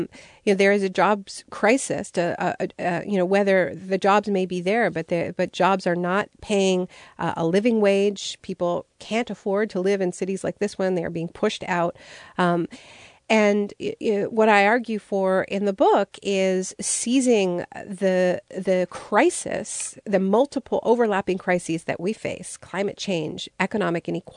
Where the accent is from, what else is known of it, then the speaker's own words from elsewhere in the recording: Canada; I'm Canadian.